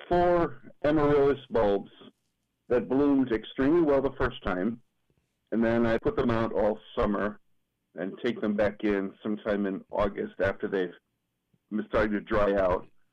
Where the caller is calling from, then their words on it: Connecticut, United States; Oh, I'm calling from Central Connecticut.